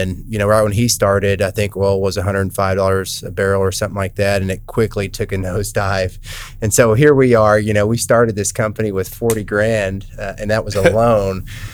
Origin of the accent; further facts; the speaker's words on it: Midland, Texas, United States; kind of growing up in Midland, Texas, I was exposed to minerals and the oil and gas space.